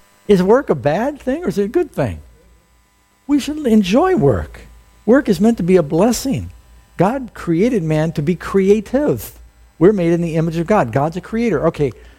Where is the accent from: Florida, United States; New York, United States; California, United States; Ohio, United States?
New York, United States; New York City; And I grew up in New York City. We had a big park in the middle called Central Park.